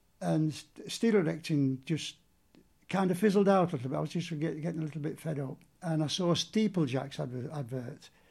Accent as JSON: {"language": "English", "town": "Sheffield", "region": "Yorkshire and the Humber", "country": "United Kingdom", "tie": "born there", "said": "I was born in Sheffield in 1936, 15th of July"}